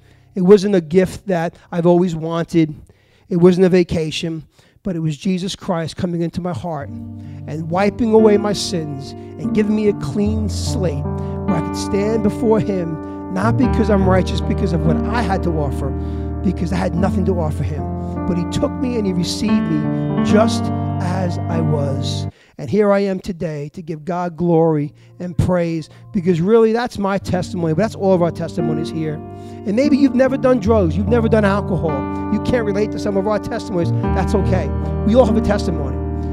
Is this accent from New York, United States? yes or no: yes; Hampton Bays, New York, United States; I'm from Hampton Bays, out in the Hamptons.